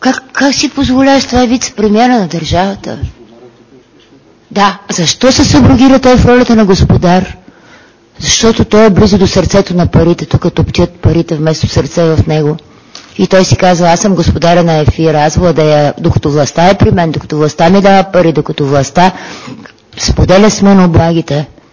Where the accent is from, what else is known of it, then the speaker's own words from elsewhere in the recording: Sofia, Sofia City, Bulgaria; born there; аз съм родена в София, но баща ми е от село, така че вероятно аз съм от село.